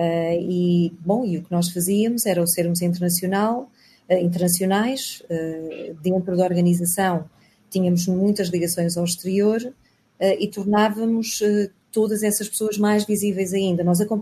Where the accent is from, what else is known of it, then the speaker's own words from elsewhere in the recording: Portugal; Eu, a primeira vez que saí, pronto, saí de Portugal, da Península Ibérica.